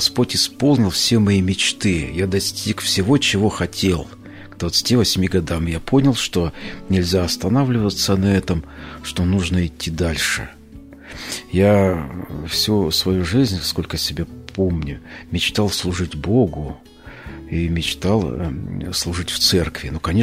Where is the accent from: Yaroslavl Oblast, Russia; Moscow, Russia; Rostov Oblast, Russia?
Yaroslavl Oblast, Russia; Yaroslavl; Я из Ярославля, да.